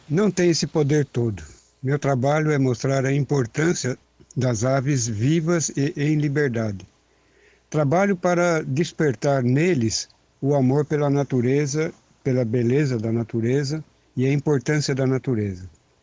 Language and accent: Portuguese; Itapuí, São Paulo, Brazil; born there; now in Ubatuba, Brazil; Nasci aí na região, em Itapuí, entre Jaú e Bauru. Moro em Ubatuba há 40 anos